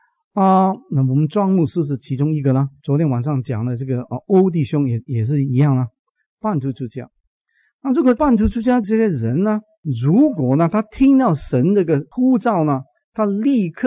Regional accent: China; 在我们中国人来讲呢，21万算什么？

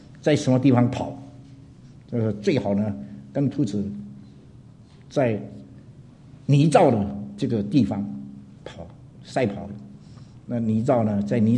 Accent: China; 我们中国人讲得很好，这个环境很重要

